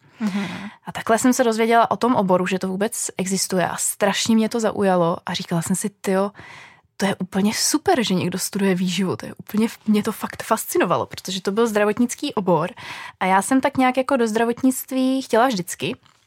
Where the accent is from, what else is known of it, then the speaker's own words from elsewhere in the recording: Moravia, Czechia; pocházím původně z Moravy a studovala jsem teda víceleté gymnázium